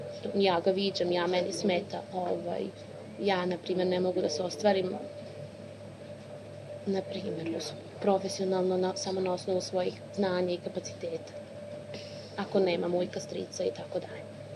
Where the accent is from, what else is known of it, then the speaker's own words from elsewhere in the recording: Pristina, Kosovo; now in Kraljevo, Serbia; Mi smo prešli iz Prištine u dalje, u užu Srbiju, 99. godine. Krajem 99. godine.